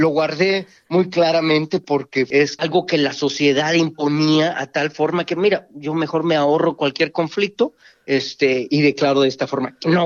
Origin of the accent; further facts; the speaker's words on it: Mexico; Y yo, siendo mexicano